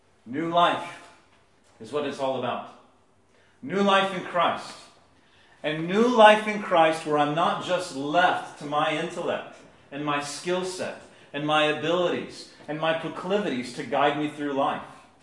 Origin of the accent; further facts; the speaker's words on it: the South, United States; I'm from the South, so what I'm going to ask sometimes is, can I hear an amen?